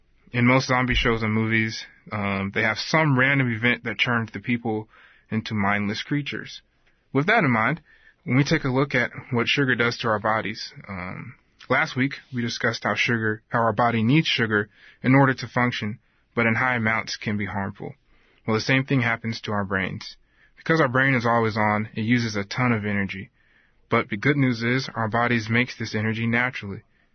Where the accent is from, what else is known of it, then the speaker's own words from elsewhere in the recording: New Mexico, United States; born there; also born or lived in North Dakota / Alabama / Mississippi / Georgia; now in Alaska, United States; I grew up a military brat, so I'm not really sure where I'm from, but I was born in New Mexico, and I've spent time in North Dakota, Alabama, Mississippi, and Georgia.